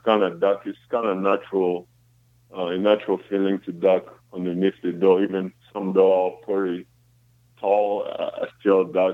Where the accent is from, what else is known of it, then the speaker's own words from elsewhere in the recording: Kinshasa, DR Congo; I'm from DR Congo, in the city of Kinshasa.